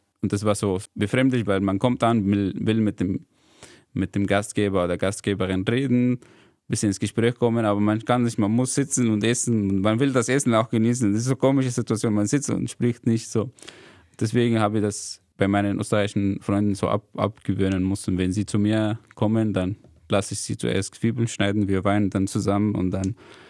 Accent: Damascus, Syria; now in Germany; ich komme aus Damaskus.

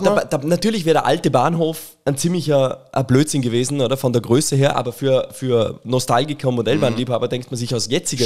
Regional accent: Feldkirch, Vorarlberg, Austria; Ich möchte jetzt echt nicht meine Heimatstadt da irgendwie verleumden, aber geh mal nach Feldkirch

